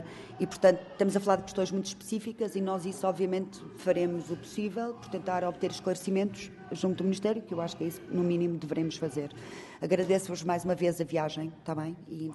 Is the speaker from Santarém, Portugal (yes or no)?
no; Porto, Portugal; eu também sou do Porto